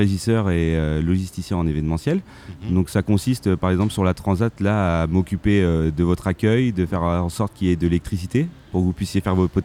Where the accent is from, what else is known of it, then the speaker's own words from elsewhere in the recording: Caen, Normandy, France; J'ai des clients à Caen, parce que je suis de Caen